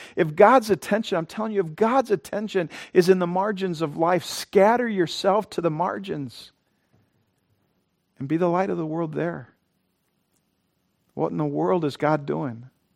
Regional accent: Coleman, South Dakota, United States; And in our little church of 75 people growing up in Coleman, South Dakota, she was our main missionary, almost our only missionary.

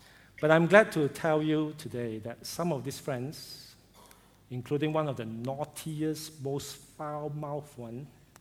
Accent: Ipoh, Perak, Malaysia; I grew up in Ipoh, and Cantonese is the lingua franca, right?

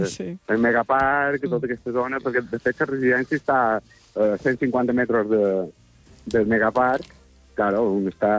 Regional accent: Santanyí, Balearic Islands, Spain; jo no som de Palma, som de Santanyí

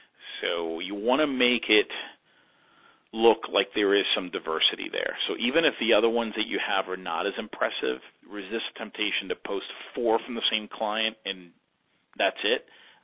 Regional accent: Georgia, United States; I'm from Georgia.

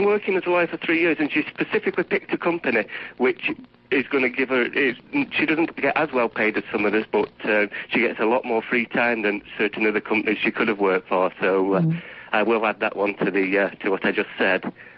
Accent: Manchester, North West England, United Kingdom; Manchester. Northwest.

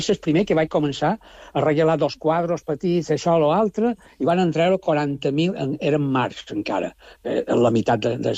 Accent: Cartagena, Region of Murcia, Spain; born there; jo vaig néixer acabat la Guerra Civil a Espanya. I jo vaig néixer a Cartagena.

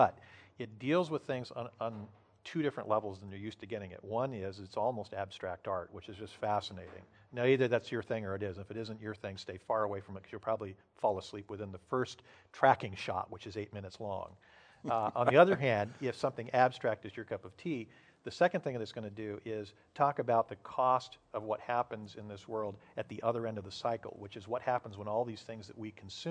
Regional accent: Seattle, Washington, United States; I grew up in Seattle reading

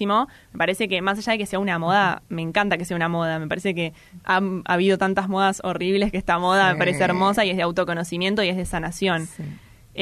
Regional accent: Buenos Aires, Argentina; A los 17 años me hago vegetariana, yo soy de Mataderos.

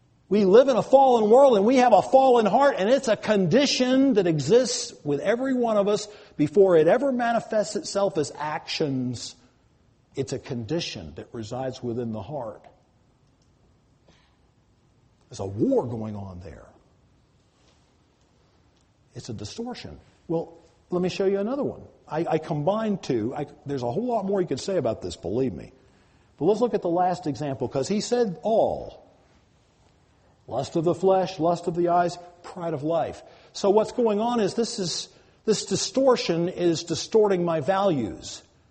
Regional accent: United States; And I might not be the biggest fan of Barack Obama, but I'm an American.

